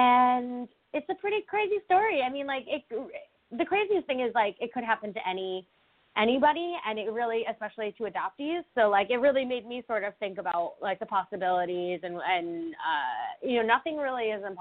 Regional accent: New York, United States; You know, I grew up on Long Island, but, you know, we were only about 45 minutes to the city.

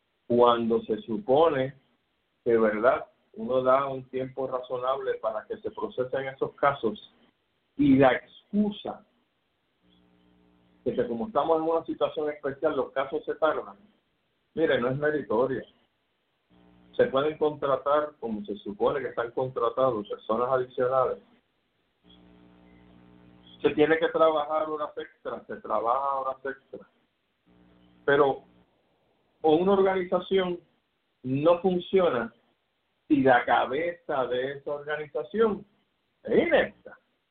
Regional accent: Puerto Rico; se tiene que preguntar como puertorriqueño: oye, de verdad, ¿hacia dónde vamos?

